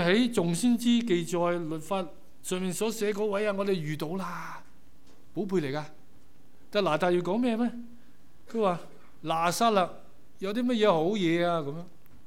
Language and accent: Cantonese; Shandong, China; 我是山东人嘛，所以有少少的豪气啦，少少啦。